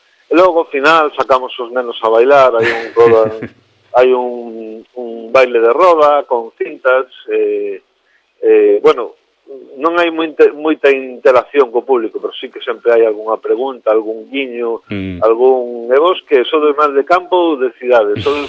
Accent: Galicia, Spain; Incluso os que somos de río, como a min, son da Beira do Sil

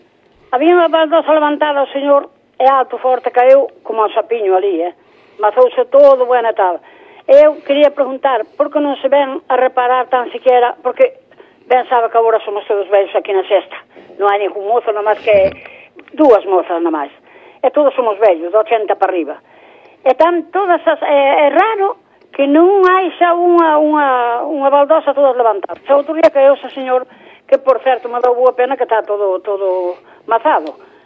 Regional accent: Galicia, Spain; eu son aquí de Cesa

